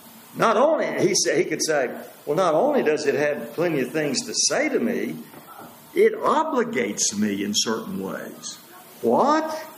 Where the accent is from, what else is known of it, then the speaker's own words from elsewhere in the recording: Richland Hills, Texas, United States; In one of the largest, it used to be called Richland Hills. I grew up in Richland Hills.